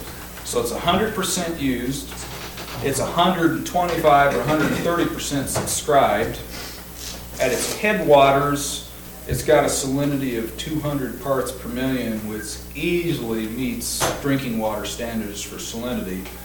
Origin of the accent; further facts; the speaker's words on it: Great Plains, United States; I grew up in Ogallala country.